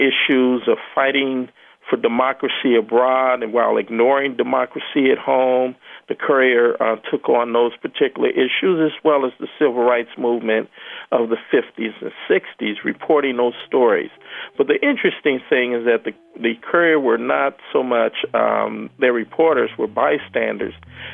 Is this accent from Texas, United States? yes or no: no; Cincinnati, Ohio, United States; now in Pittsburgh, United States; I'm from Cincinnati.